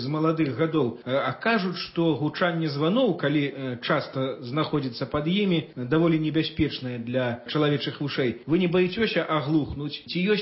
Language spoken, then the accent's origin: Belarusian; Dziarechyn, Grodno Region, Belarus; у маім родным мястэчку Дзярэчынштына на Зэльвіншчыне ёсць стары касцёл.